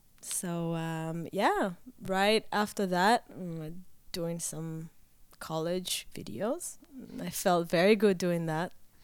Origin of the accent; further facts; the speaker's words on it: Israel; now in United States; Well, I'm originally from Israel. I came to the United States 12 years ago.